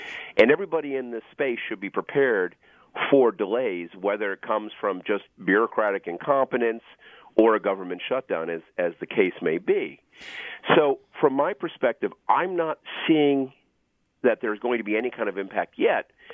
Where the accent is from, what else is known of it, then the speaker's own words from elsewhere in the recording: Rochester, New York, United States; I was raised in Rochester, New York, and we had horrible snowstorms on a regular basis